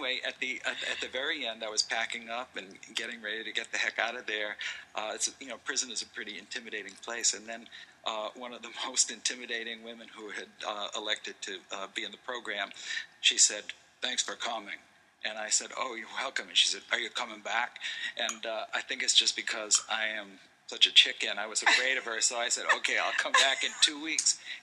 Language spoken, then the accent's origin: English; Norwich, Connecticut, United States; I grew up in Norwich, Connecticut